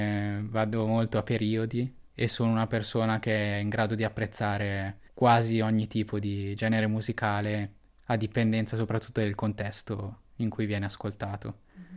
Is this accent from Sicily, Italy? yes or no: no; Trentino-Alto Adige, Italy; appunto da trentino, da buon trentino ho praticato lo sci da piccolo